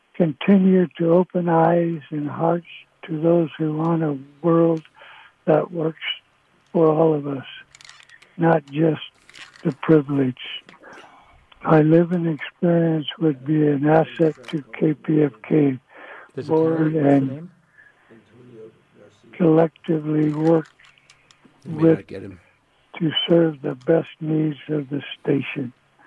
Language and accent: English; Los Banos, California, United States; born there; I was born in Los Banos, California.